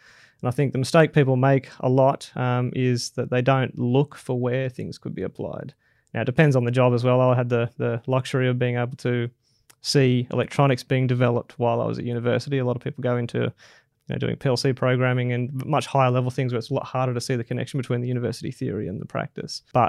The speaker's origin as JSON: {"language": "English", "town": "Maitland", "region": "New South Wales", "country": "Australia", "tie": "born or raised there", "said": "So I grew up in the Maitland area, went to university at Newcastle Uni."}